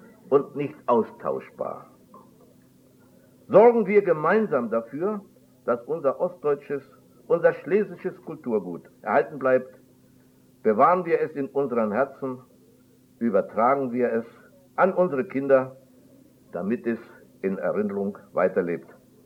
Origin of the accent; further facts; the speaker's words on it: Środa Śląska, Lower Silesian Voivodeship, Poland; meiner Heimatstadt Neumarkt, bekanntlich zwischen Liegnitz und Breslau liegend